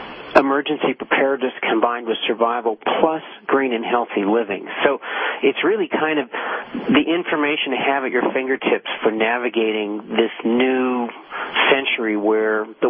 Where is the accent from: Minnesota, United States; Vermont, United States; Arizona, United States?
Vermont, United States